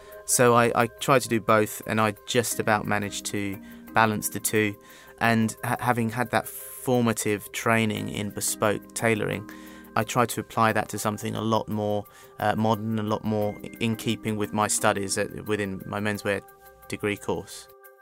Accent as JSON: {"language": "English", "region": "London", "country": "United Kingdom", "tie": "born or raised there", "said": "I'm a Londoner, kind of born and bred. Grew up in southeast London with my family, mum, dad, and two sisters."}